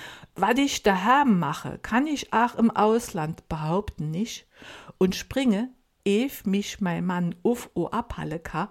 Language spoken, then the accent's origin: German; Saarland, Germany; Als Saarländer waren wir schwupps über die Grenze.